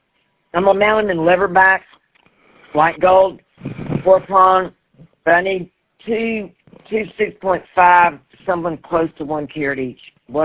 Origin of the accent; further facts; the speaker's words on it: Texas, United States; It's very country, but that's okay. I'm from the country. I'm from Texas. No, nowhere but Texas.